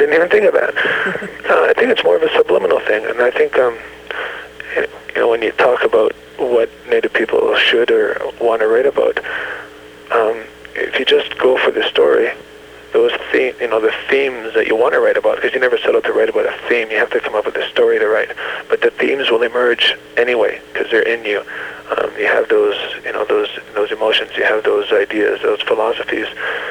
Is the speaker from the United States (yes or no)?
no; Port Alberni, British Columbia, Canada; also born or lived in Victoria; Earliest childhood memories go back to Port Alberni, B.C. I was born in Victoria